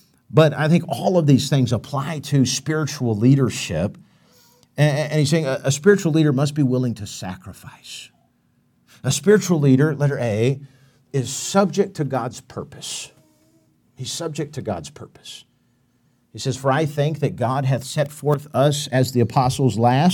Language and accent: English; Tennessee, United States; accent: Tennessee; I got up and I was so nervous that my Tennessee accent came out a little thick, and he told me I sounded like Foghorn Leghorn